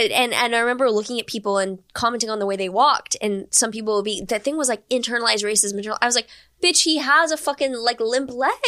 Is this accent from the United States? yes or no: yes; Houston, Texas, United States; I'm like, I grew up in Houston. It's not middle of nowhere, Texas.